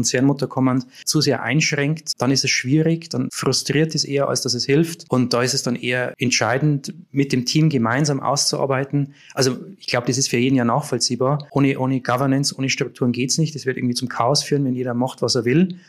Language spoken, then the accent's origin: German; Bavaria, Germany; Die meinen wahrscheinlich, ich bin Österreicher, weil ich aus Bayern komme.